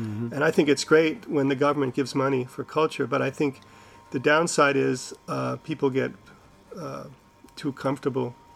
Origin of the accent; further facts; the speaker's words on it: United States; now in Europe; Yeah, I mean, the way I grew up playing music in the States was we didn't have any help from the government.